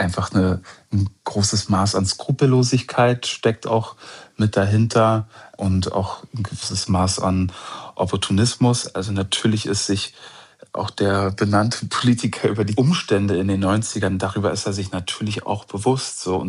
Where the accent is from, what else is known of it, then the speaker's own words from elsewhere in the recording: Munich, Bavaria, Germany; Ich komme eigentlich aus München und meine Frau kommt aus dem Senegal